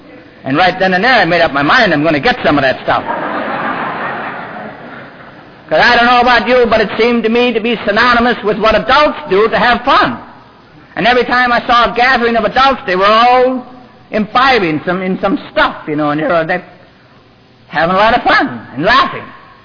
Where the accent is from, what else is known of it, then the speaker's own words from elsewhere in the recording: Wisconsin, United States; Because once a year, I'm invited to speak in my hometown back in Wisconsin.